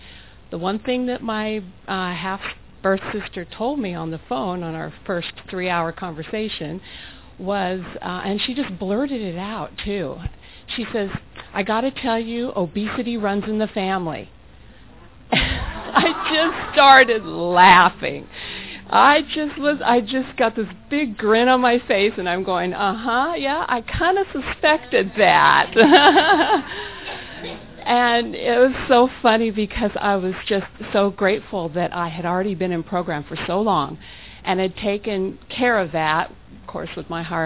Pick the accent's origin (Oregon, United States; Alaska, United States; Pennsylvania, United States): Oregon, United States; Portland; I'm from Portland, Oregon, and I'm grateful to be here.